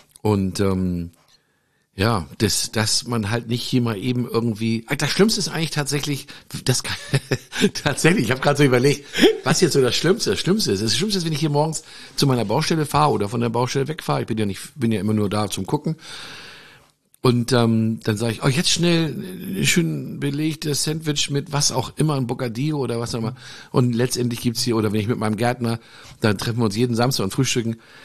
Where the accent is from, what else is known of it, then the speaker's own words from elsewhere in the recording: Hamburg, Germany; ich komme ursprünglich mal aus Hamburg